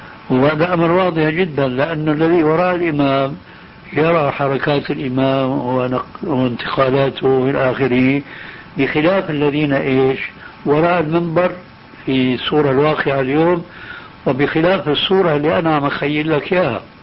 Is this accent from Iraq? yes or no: no; Syria; من نحو 30 سنة أو أكثر أو أقل ما أذكر نزلت إلى مصيف مضايا عندنا في سوريا